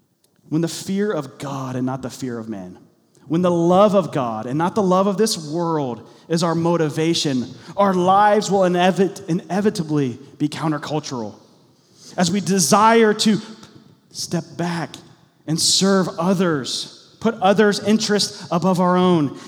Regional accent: Hilliard, Ohio, United States; And I grew up in out in Hilliard, actually close to West Jeff.

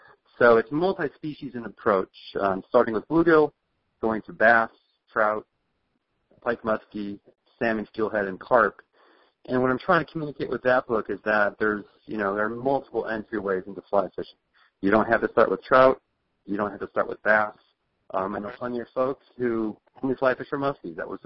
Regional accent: Chicago, Illinois, United States; I grew up a devotee of In Fisherman magazine as a kid growing up in the Chicagoland area

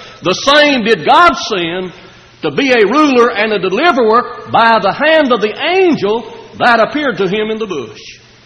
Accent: Kentucky, United States; When I was growing up in West Kentucky, we used to lay the corn by and spend the rest of the summer debating the Baptist.

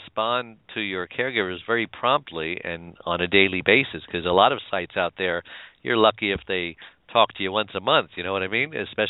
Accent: New York, United States; We're both from New York, so I think we think alike.

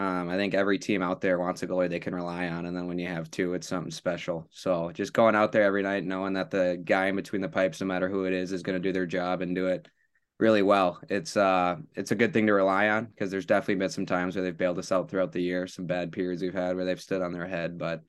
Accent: St. Paul, Minnesota, United States; growing up in St. Paul and just Minnesota as a whole, everybody wants to play at the X.

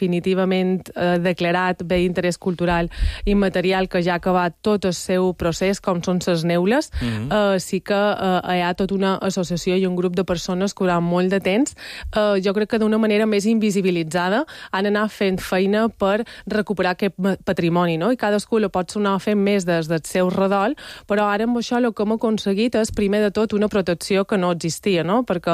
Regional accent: Balearic Islands, Spain; Com a mallorquins també, la nostra cultura, la nostra tradició, les nostres arrels.

